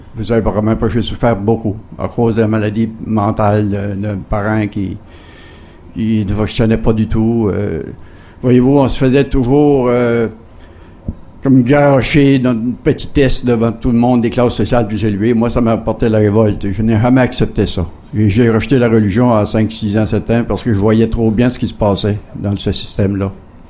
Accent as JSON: {"language": "French", "region": "Quebec", "country": "Canada", "tie": "born or raised there", "said": "Moi, je suis natif de la Gaspésie."}